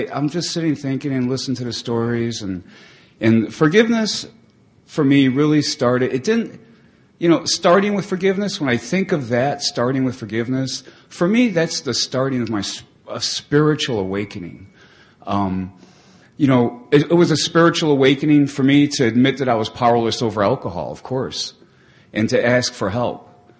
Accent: Chicago, Illinois, United States; We're really poor kids growing up in Chicago, you know, no electricity, turned off several times, you know.

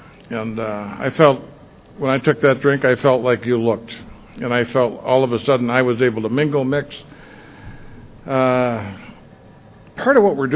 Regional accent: St. Paul, Minnesota, United States; Born and raised in St. Paul, Minnesota, one of seven kids. Born and raised in a Catholic ghetto.

